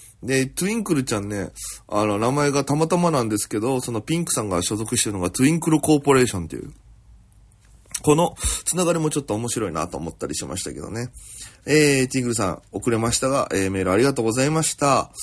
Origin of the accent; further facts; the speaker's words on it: Okinawa, Japan; now in Tokyo, Japan; 大都会東京へ口先一つで乗り込んだ沖縄芸人